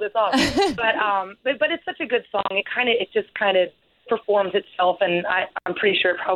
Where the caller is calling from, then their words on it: Warren, Ohio, United States; I am in not so sunny Ohio, Warren, Ohio, actually.